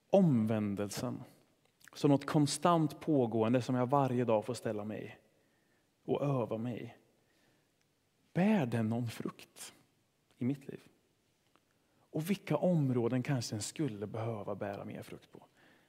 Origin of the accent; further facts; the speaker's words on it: Sweden; Vilket kanske kan upplevas lite naket när jag tänker på mig själv som svensk.